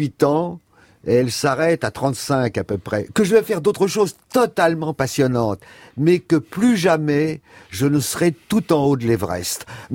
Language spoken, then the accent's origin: French; France; Alors, je suis un Français.